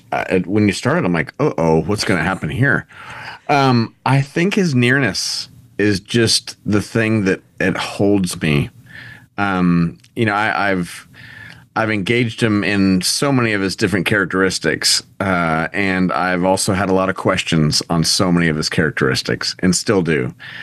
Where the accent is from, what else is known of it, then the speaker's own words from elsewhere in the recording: California, United States; now in Nashville, United States; I'm from Orange County, California. I live in Nashville now with my family.